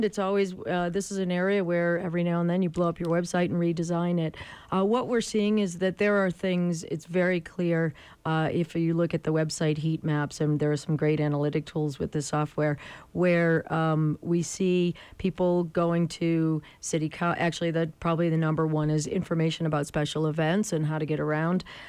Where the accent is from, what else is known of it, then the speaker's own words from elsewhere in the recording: Massachusetts, United States; now in Utah, United States; I grew up in Massachusetts, where drivers are notoriously not courteous.